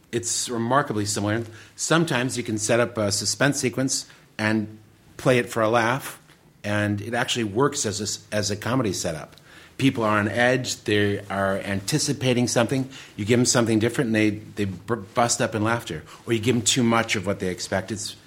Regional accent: Detroit, Michigan, United States; also born or lived in Royal Oak; Well, I was born in Royal Oak, but I lived in the city of Detroit proper.

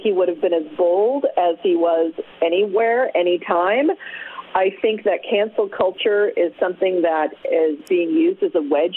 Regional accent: Dayton, Ohio, United States; born there; I was born in Dayton, Ohio, so I'm really happy to be talking to the Midwest.

